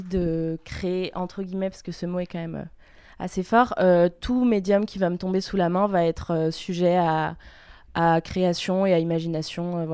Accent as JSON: {"language": "French", "town": "Paris", "region": "Île-de-France", "country": "France", "tie": "born there", "said": "moi, je suis née à Paris, donc française, franco-canadienne, un petit peu bulgare aussi. Enfin, même carrément, mais j'ai pas la nationalité."}